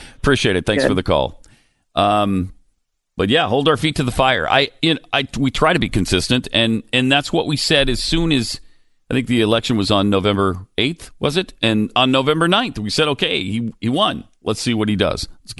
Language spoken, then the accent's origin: English; United States; because I think it's my duty as an American to vote.